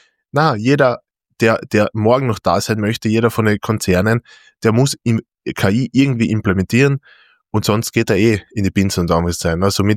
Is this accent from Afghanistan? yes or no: no; Austria; aber auch bei uns in Österreich viele Firmen, die einfach innovativ sind